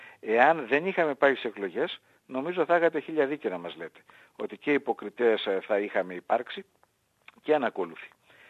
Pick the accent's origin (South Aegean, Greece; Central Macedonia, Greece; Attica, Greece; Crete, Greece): Attica, Greece; Piraeus; Κυρίως Πειραιώτης είμαι, για να είμαι ειλικρινής ξανά. Οι παππούδες μου ήρθαν στον Πειραιά πριν από το Δεύτερο Παγκόσμιο Πόλεμο. Στην αρχή στην Κοκκινιά, μετά στο Κερατσίνι. Εγώ μεγάλωσα στο Πασαλιμάνι.